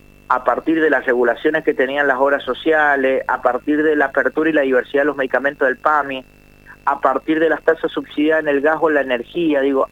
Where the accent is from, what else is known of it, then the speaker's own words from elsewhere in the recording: Argentina; no somos Chile, somos Argentina.